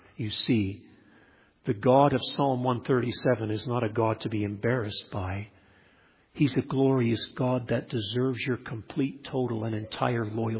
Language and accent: English; Nigeria; I grew up in Nigeria in the mission field